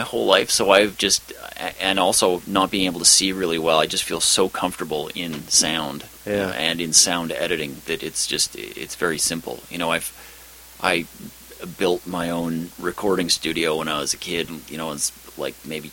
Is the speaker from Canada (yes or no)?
yes; Yellowknife, Northwest Territories, Canada; I grew up in the North in the time she was talking about. And, you know, she was on the radio when I was a kid listening to the radio in Yellowknife.